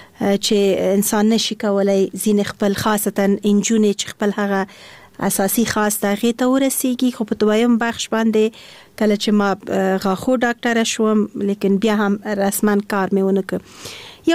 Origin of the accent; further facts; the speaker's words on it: Kabul, Afghanistan; born there; زه د اصلا پلار مې د خوست ده، مور مې د پکتیا ده، او زه په خپله کابل کې زیږیدلی یم خو په هر صورت د خوست تیل کیږم.